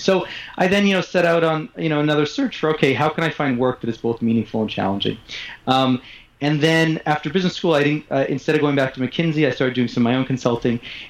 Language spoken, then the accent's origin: English; Montreal, Quebec, Canada; Well, happy to share. I grew up in Montreal.